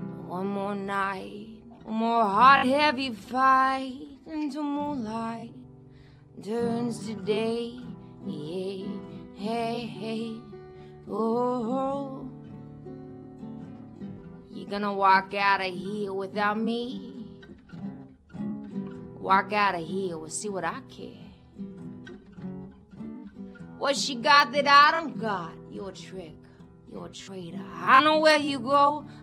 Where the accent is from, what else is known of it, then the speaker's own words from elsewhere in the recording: Alaska, United States; I'm from Alaska.